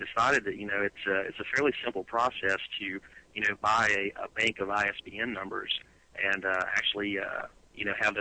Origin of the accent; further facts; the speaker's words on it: Dothan, Alabama, United States; Well, I'm actually originally from Dothan, Alabama